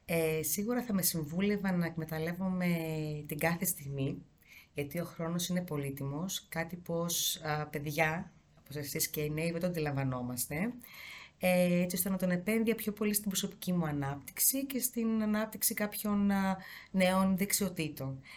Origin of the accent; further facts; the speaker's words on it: Orestiada, Eastern Macedonia and Thrace, Greece; now in Sparta, Greece; Κατάγομαι από την Οραστιάδα Εύρου. Διορίστηκα πέρσι στη Σπάρτη.